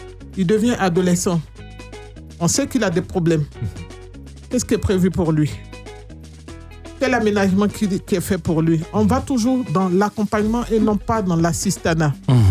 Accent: Côte d’Ivoire; also born or lived in France; J'ai fait un peu ma scolarité en Côte d'Ivoire.

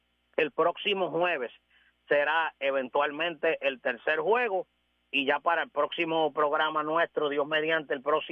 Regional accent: Aguada, Puerto Rico; cuando yo era niño, jovencito, adolescente, el equipo de Aguada tenía existía la Liga Puertorriqueña en mi pueblo

